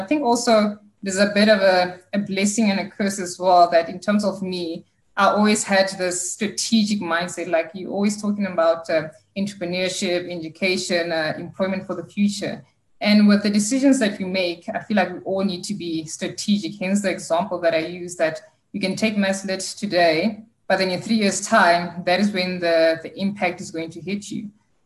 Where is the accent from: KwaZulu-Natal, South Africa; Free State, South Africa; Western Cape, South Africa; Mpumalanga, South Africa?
Free State, South Africa; Kroonstad; I come from Kroonstad, which is a small town in the Free State